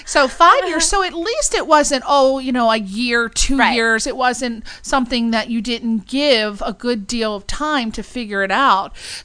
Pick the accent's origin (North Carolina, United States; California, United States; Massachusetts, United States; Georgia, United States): California, United States; Long Beach; No, but I growing up in Long Beach, you really had so many opportunities